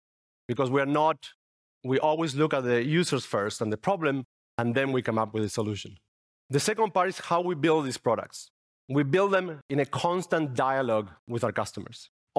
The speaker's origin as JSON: {"language": "English", "country": "Argentina", "second_language": "English", "said": "As you can see for my subtle accent, I'm not from the UK, I'm from Argentina."}